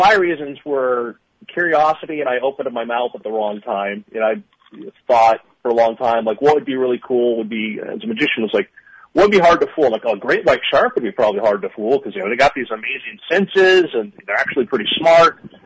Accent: Florida, United States; Well, you know, I grew up in Florida

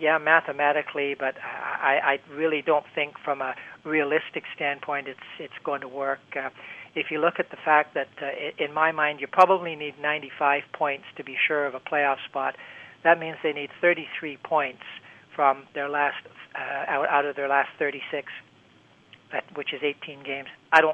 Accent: Canada; As a Canadian, I want to see them stay.

